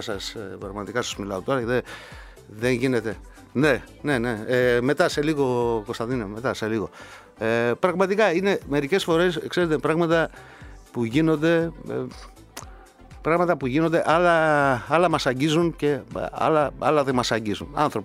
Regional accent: Arta, Epirus, Greece; Κάποιοι από εσάς ξέρετε ότι είμαι από την Άρτα.

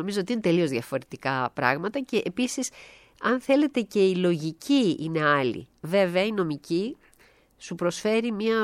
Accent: Thessaloniki, Central Macedonia, Greece; now in Athens, Greece; Όμορφη Θεσσαλονίκη, έτσι. Πάνω απ' όλα η πατρίδα μου, εκεί γεννήθηκα, εκεί σπούδασα.

